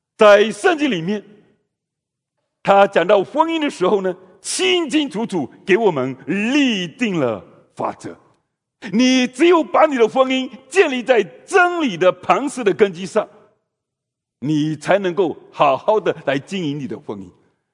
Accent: Fujian, China; moved away as an adult; now in Canada; 我是福建的农村里面出生的，农村里面长大的。

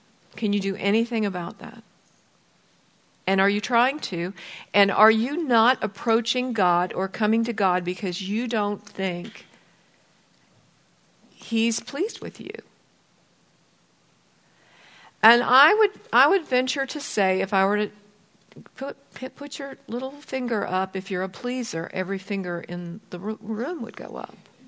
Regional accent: Bozeman, Montana, United States; as the oldest child of four, growing up in Bozeman, Montana, I had a great childhood.

